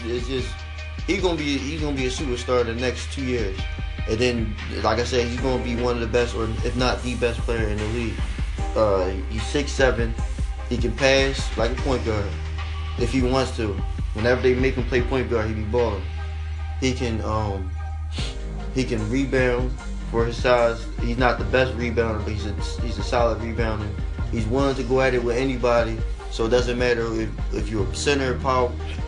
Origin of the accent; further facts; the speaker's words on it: Philadelphia, Pennsylvania, United States; It was against the 76ers, and I'm from Philly, and I still was like, damn, Devin Booker nice.